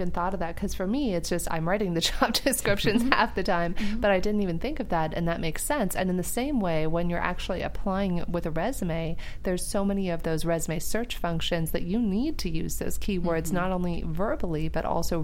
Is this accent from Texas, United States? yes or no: no; Arizona, United States; I grew up in Arizona, but my long-term plan had always been for me to land in California